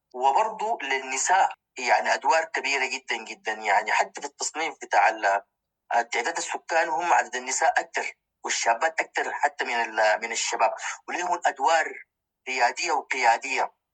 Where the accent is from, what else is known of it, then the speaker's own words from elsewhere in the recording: Sudan; نقول والله العظيم دي ثوابتنا كسودانيين